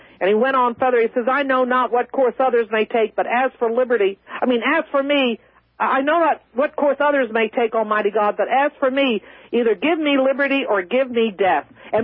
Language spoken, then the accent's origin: English; United States; I'm an American, and that's dealt with a C. I'm not a communist American, sir. I'm an American.